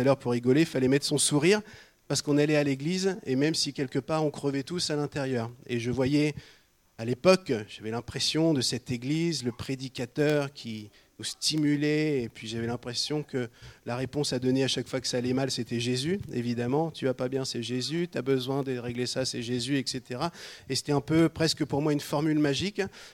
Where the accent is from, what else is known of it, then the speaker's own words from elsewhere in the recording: Normandy, France; Donc, j'ai 44 ans et moi, j'ai grandi en Normandie, dans la région de Rouen.